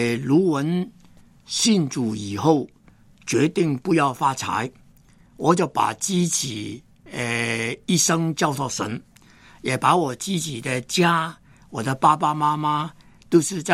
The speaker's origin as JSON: {"language": "Chinese", "country": "China", "said": "我们中国人讲呢，人无远虑，必有近忧"}